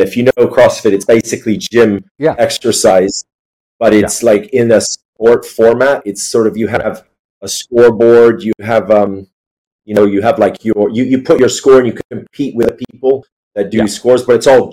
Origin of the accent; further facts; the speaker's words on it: India; born there; accent: Californian; So I was born in India.